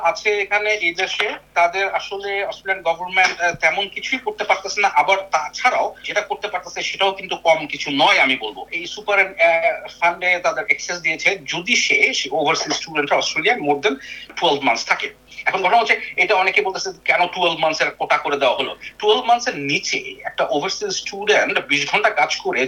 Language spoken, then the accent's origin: Bangla; Bangladesh; now in Australia; সাথে সাথে আমি বাংলাদেশি অন্য সবাইকে বলবো